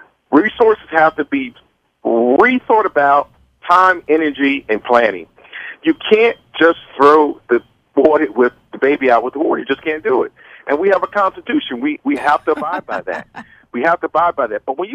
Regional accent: New York, United States; I live in New York. I'm from the New York area. We had 6,000 killings a year in New York.

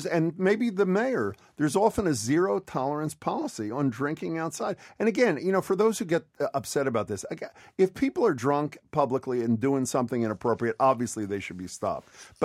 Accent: Philadelphia, Pennsylvania, United States; In my hometown of Philadelphia, there's certain parts of Philadelphia during the summer

